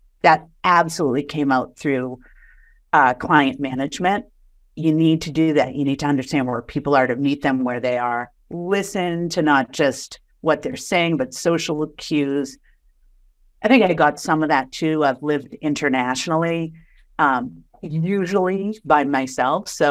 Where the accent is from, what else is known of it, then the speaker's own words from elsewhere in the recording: Boston, Massachusetts, United States; accent: Boston; I learned that at undergrad how strong my Boston accent was, it was getting in the way of communicating with people from different areas of the country when I was in college.